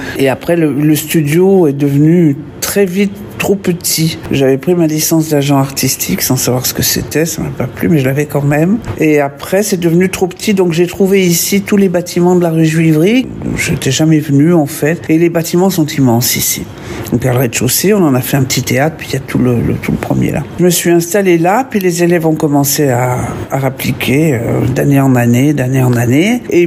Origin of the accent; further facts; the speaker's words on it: Lyon, Auvergne-Rhône-Alpes, France; born there; Bruno Bouéglin, qui habitait mon quartier, parce que je suis née à Lyon